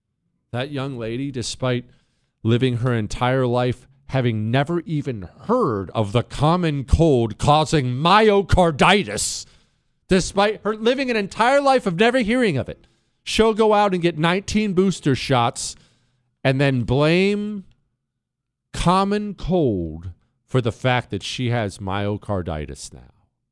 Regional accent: Ohio, United States; I grew up in Ohio.

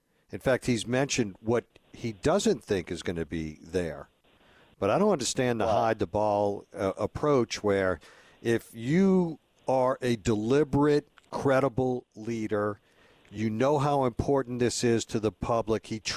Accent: Los Angeles, California, United States; born there; Yes, I was born in Hollywood at St. Anne's Hospital there.

